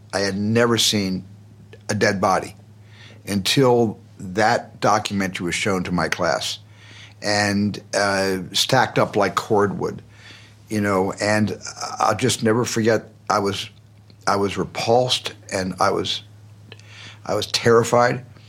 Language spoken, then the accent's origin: English; Arizona, United States; Certainly I identified inside being, you know, in a family, in a large family growing up in Arizona.